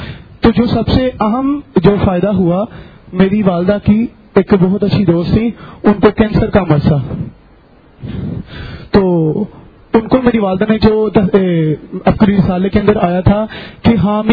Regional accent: Srinagar, Jammu and Kashmir, India; اور میں سرنگر کے علاقے سے ہوں.

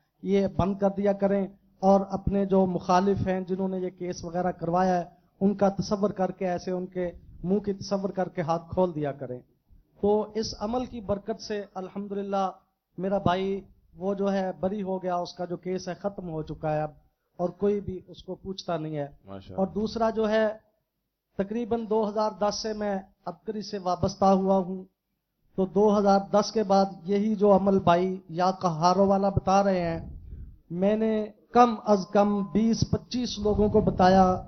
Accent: Bahawalnagar, Punjab, Pakistan; میں ضلع بہاول نگر سے آیا ہوں.

